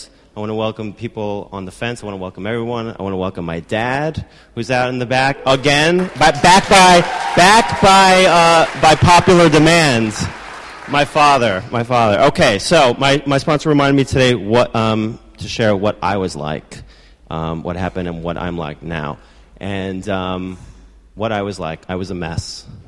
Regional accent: Brooklyn, New York, United States; I grew up in Brooklyn. We used to come into the city on Thursday nights.

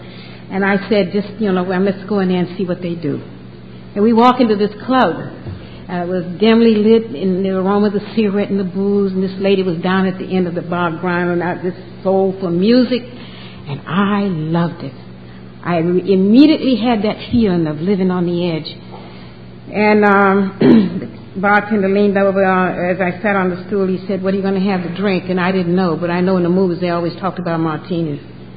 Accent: Atlanta, Georgia, United States; I'd never seen alcohol because Georgia was a dry state when I grew up in Atlanta.

